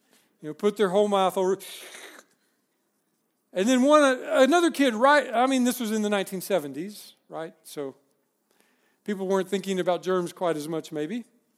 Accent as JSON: {"language": "English", "region": "Texas", "country": "United States", "said": "I'm from Texas, and everywhere in Texas is, well, how big can we make this thing?"}